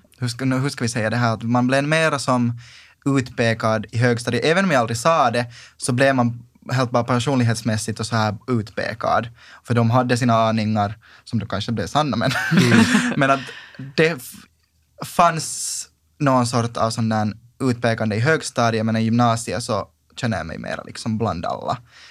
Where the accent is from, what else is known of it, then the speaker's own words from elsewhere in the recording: Sipoo, Uusimaa, Finland; Jag kommer alltså från Sibbo, och det är relativt liksom fine där